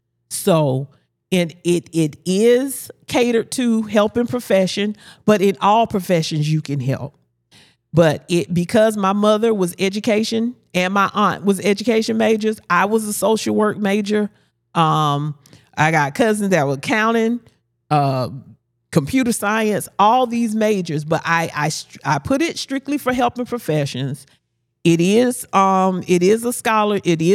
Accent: Albany, Georgia, United States; also born or lived in Germany; I was born in Germany, yes, but I'm from Albany. But I also now have to say my roots are in South Carolina, too.

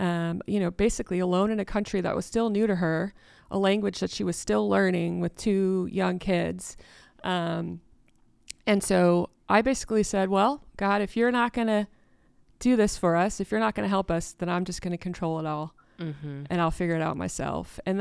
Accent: Wisconsin, United States; And growing up in Wisconsin, it was cold, right?

